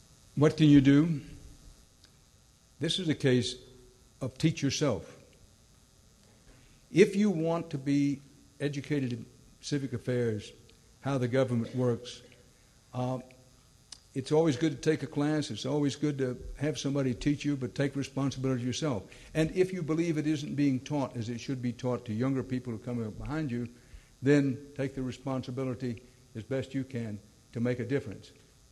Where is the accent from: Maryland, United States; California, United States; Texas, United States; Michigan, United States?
Texas, United States; Houston; Nonetheless, I came back to my hometown, Houston